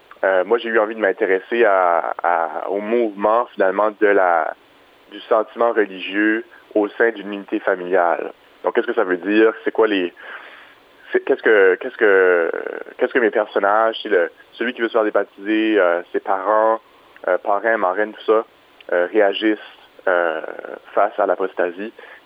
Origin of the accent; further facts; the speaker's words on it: Moncton, New Brunswick, Canada; on est originaire de Moncton tous les deux, donc de pouvoir revenir ici, de se rapprocher de la famille, c'est ce qui nous a incité d'abord et avant tout à revenir à Moncton.